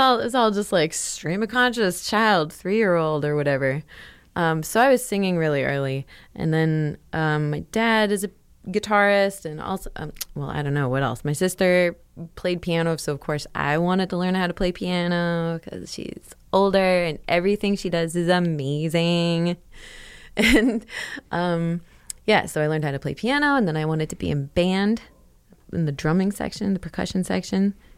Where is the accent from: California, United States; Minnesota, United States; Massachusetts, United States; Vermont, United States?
Minnesota, United States; Willmar; it is 2 hours west of the Twin Cities.